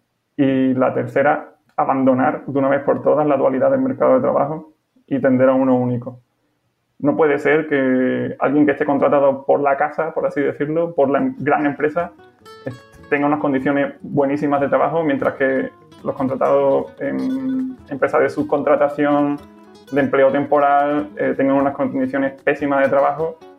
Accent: Chiclana de la Frontera, Andalusia, Spain; tengo 28 años, soy de Chiclana de la Frontera, en Cádiz.

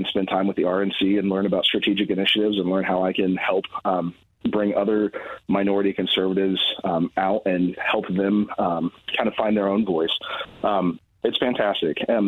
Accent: Indianapolis, Indiana, United States; I'm not naive enough to compare my hometown here in Indy and Memphis as the same place

